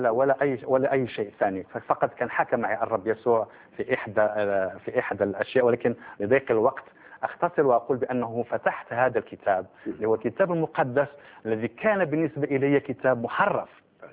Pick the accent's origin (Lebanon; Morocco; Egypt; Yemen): Morocco; أنا من المغرب، كنت مسلما والآن أبصر،